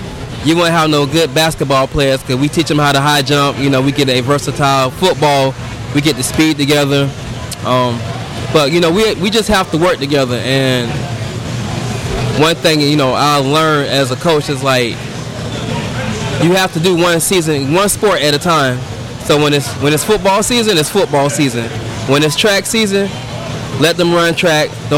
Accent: Sarasota, Florida, United States; also born or lived in St. Petersburg; I'm originally from Sarasota, Florida. Moved to St. Pete when I was about 13, so in 95, moving to St. Pete.

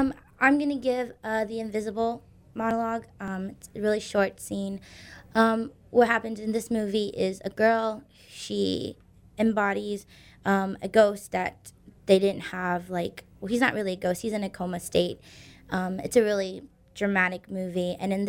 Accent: Florida, United States; I'm 18 years old, and I was born and raised in Florida.

